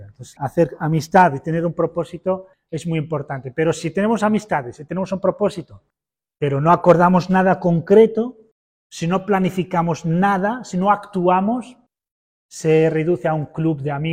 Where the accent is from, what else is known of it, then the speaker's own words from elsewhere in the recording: Melilla, Spain; Yo soy de Melilla, para quien no lo sepa.